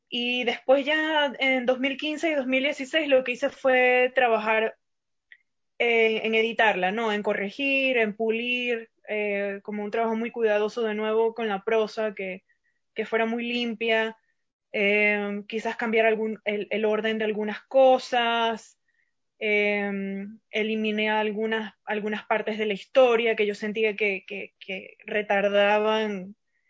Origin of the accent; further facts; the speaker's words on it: Venezuela; moved away as an adult; also born or lived in Atlanta / Miami / New York; now in United States; yo me fui de Venezuela, empecé a vivir en Atlanta primero, en Georgia, en las afueras de Atlanta, mejor dicho, en una zona más bien rural. Después, entonces, me fui para Miami, después a Nueva York.